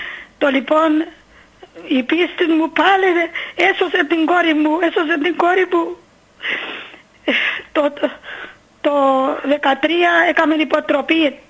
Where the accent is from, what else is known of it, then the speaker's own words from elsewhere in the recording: Trikomo, Famagusta District, Cyprus; Είμαι από το Τρίκομο από Χώστου.